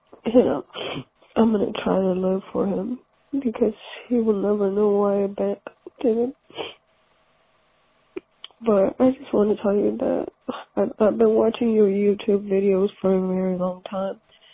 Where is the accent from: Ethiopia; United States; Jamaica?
Ethiopia; I grew up in Ethiopia, and I grew up with my two little brothers, an older sister